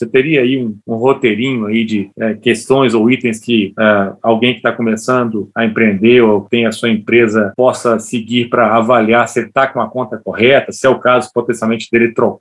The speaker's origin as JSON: {"language": "Portuguese", "region": "Minas Gerais", "country": "Brazil", "said": "Aqui o povo é desconfiado, né? A gente é mineiro"}